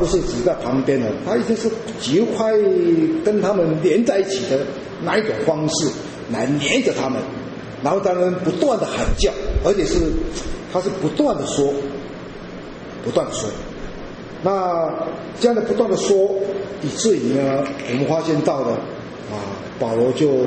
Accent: China; 那跟我们中国人大概很类似，大概那种占卜，我们中国人在算命占卜的那样的

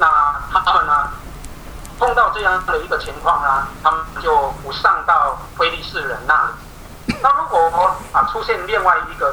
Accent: Taiwan; 那一公顷也就是我们台湾人所说的啊，约略大概等于一甲地啊

